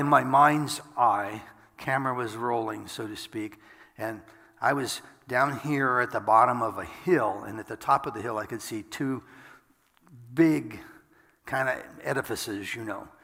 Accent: United States; Well, I'm an American. So, I want to be happy.

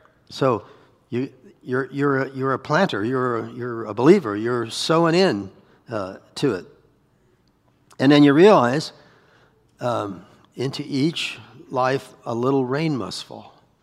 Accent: Iowa, United States; I said, man, I'm from Iowa. None of that stuff's legal there.

